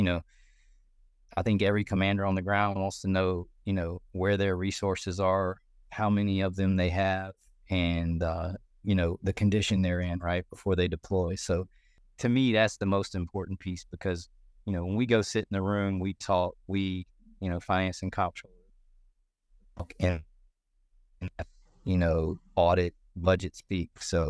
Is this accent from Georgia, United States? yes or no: yes; Savannah, Georgia, United States; I'm a guy from Savannah, Georgia